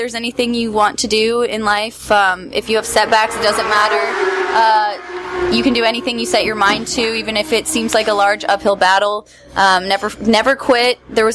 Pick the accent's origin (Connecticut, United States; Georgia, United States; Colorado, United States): Colorado, United States; Yeah, I grew up with Sabra. I would stay at her house all the time, and we're both from Colorado